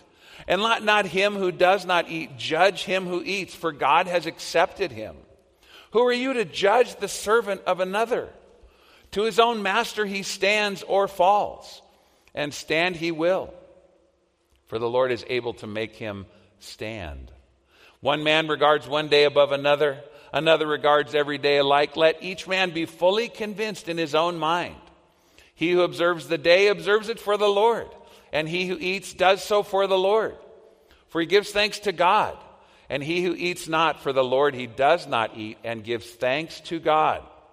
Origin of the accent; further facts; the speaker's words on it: California, United States; Well, come on, I grew up in Southern California.